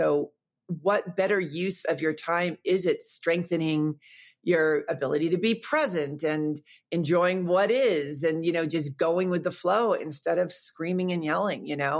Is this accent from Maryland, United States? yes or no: no; New York, United States; I too suck at it. I'm from New York.